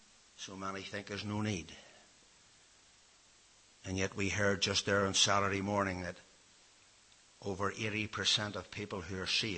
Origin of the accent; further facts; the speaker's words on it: Ballynahinch, Northern Ireland, United Kingdom; born there; See, I was born in Ballinahinch.